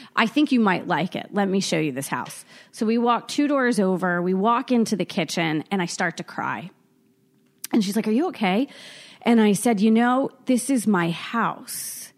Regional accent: Baltimore, Maryland, United States; moved away as an adult; now in Boca Raton, United States; I'm a Baltimore girl, you know, born and raised in the Baltimore area.

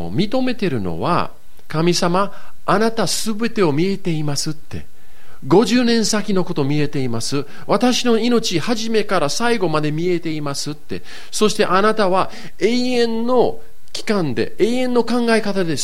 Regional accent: Yokohama, Kanagawa, Japan; also born or lived in Hokkaido; 私が横浜育ちで、そして高校の時に、ちょっと不良みたいなもので、オートバイ乗って

